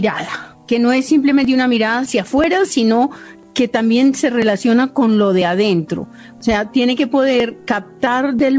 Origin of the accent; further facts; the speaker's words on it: Amalfi, Antioquia, Colombia; born there; Era, en el momento en que yo nací, era muy remoto, ahora es menos. Era un pueblo del que solo se podía salir, digamos, a la capital en avioneta.